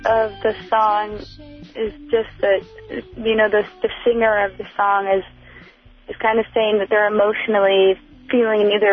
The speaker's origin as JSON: {"language": "English", "town": "Santa Barbara", "region": "California", "country": "United States", "tie": "born or raised there", "said": "I originally grew up in Santa Barbara, California, and I've moved kind of all over the country, starting as being a kid"}